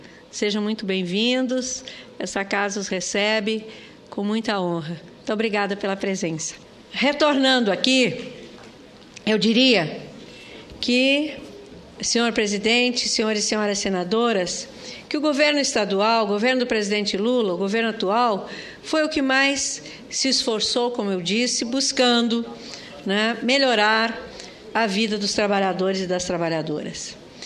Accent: Mato Grosso, Brazil; lá no meu estado de Mato Grosso teve gente que votou contra.

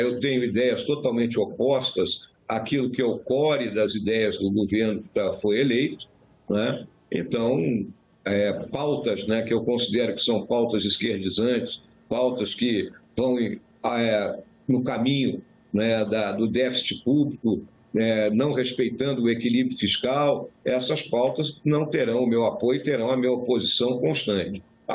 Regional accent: Rio Grande do Sul, Brazil; lá no meu estado, no Rio Grande do Sul

